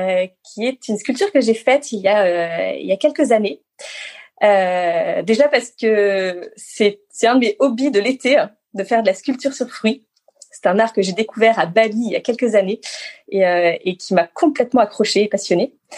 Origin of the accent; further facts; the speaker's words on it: Grenoble, Auvergne-Rhône-Alpes, France; also born or lived in Moûtiers; à Moultier, donc en Savoie, dans les Alpes. Et après, j'ai surtout grandi à Grenoble, à côté de Grenoble.